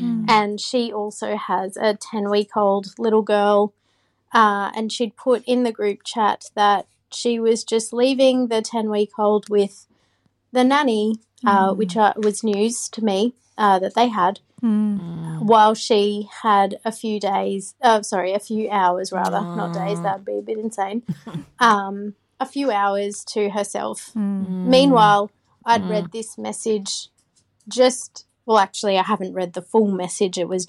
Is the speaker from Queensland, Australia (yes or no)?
yes; Queensland, Australia; Hi, Kate and Mandy. … I'm from Queensland.